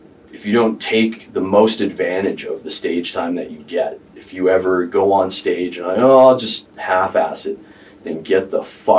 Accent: Canada; I'm Canadian. Fuck that shit, man.

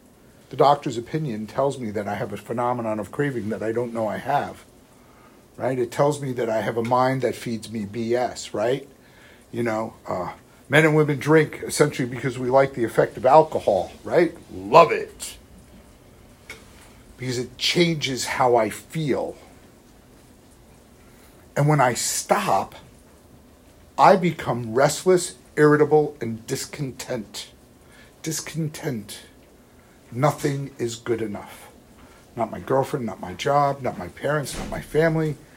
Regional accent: New York City, New York, United States; I grew up in New York, New York City.

